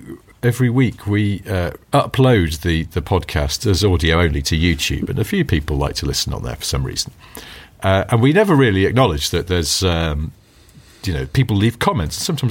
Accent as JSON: {"language": "English", "town": "Norwich", "region": "East of England", "country": "United Kingdom", "said": "That I'm from Norwich and I have very orange hair in the 90s."}